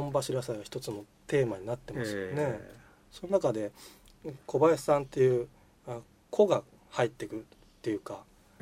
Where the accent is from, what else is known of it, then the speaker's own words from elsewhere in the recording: Kumano, Wakayama, Japan; 僕も紀州の熊野出身なんでね、